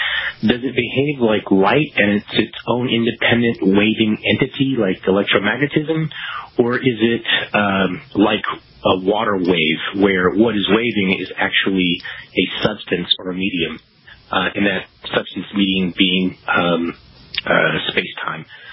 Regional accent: Washington, District of Columbia, United States; I'm from Washington, D.C.

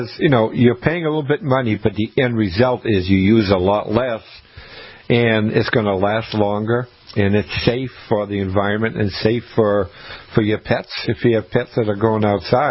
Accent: Maine, United States; And growing up in Maine, I know that the month of February can change on a dime.

